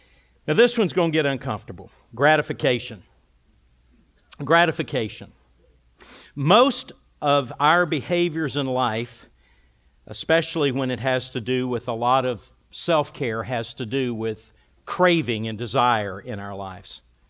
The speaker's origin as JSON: {"language": "English", "region": "the South", "country": "United States", "tie": "born or raised there", "said": "I grew up in the South. And from my childhood, I have to say, I like fried in my mouth."}